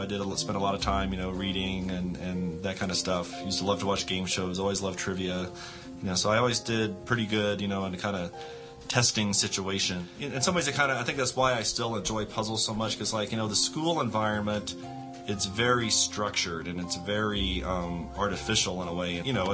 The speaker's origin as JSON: {"language": "English", "town": "Fort Collins", "region": "Colorado", "country": "United States", "said": "I'm from Fort Collins, Colorado."}